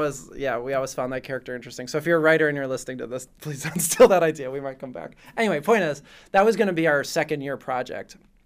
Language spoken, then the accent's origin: English; Wisconsin, United States; so I'm from Wisconsin originally.